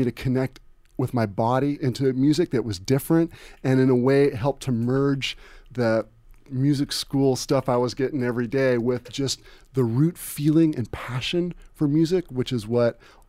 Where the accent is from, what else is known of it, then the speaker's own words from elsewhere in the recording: California, United States; we had bees at the farm that I grew up in California